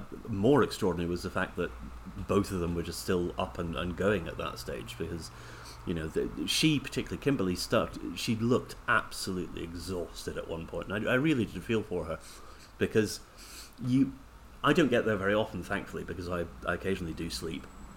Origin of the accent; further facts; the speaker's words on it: Scotland, United Kingdom; I hate green things in food, as you know, being Scottish